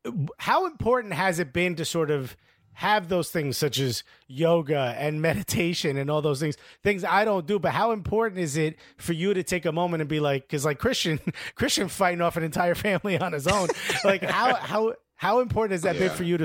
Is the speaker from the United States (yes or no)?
yes; Newark, New Jersey, United States; I grew up in an area that was very much a food desert. I grew up in Newark, New Jersey.